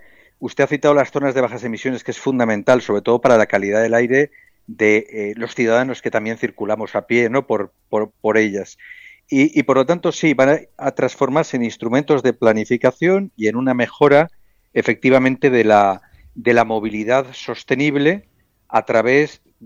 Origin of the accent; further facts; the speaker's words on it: Catarroja, Valencian Community, Spain; Yo soy de Catarroja.